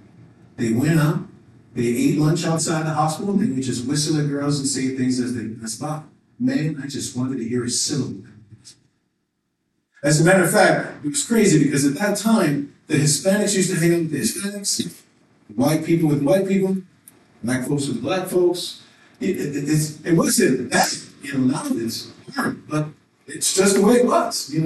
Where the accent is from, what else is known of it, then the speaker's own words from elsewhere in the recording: New York City, New York, United States; Listen, born and raised in New York City